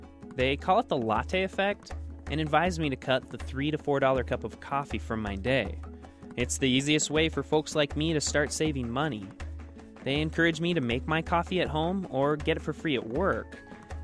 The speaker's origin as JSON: {"language": "English", "town": "Portland", "region": "Oregon", "country": "United States", "said": "I'm from Portland, Oregon"}